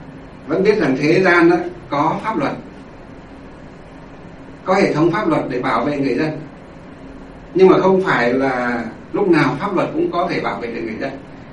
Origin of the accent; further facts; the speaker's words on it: Thanh Lương, Hòa Bình, Vietnam; Thanh Lương, Kim Bôi, Hòa Bình, bây giờ là Thanh Lương, Lương Sơn, Hòa Bình, ngay trong quê chúng tôi, mà ở ngay cùng xã luôn.